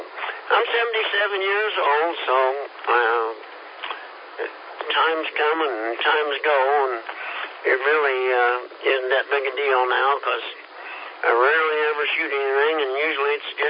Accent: Kansas, United States; moved away; We moved here 16 years ago, and sure wasn't like that. We come here from Kansas to be near the grandkids, but we're still out in the country.

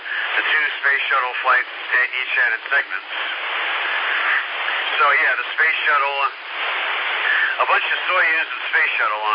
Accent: New York, United States; Nassau County. In fact, go very much further west.

